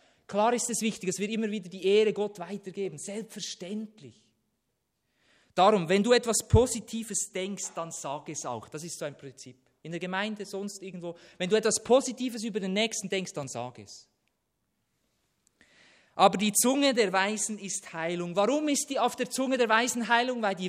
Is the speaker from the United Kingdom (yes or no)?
no; Switzerland; warum sind wir Schweizer manchmal so sparsam?